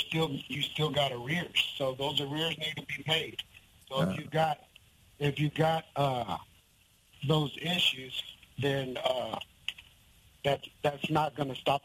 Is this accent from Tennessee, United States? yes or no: no; Texas, United States; I'm from Texas, and the Attorney General's office, they can do that.